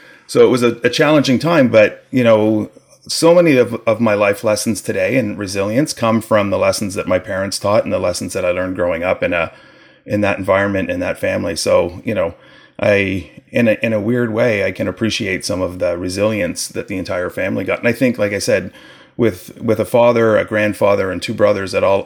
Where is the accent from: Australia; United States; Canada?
Canada; Quebec; now in Ontario, Canada; I currently live in Ontario, Canada, but I grew up in Quebec in the 70s, right around the time when English was outlawed, which was kind of tough on a family of English speakers.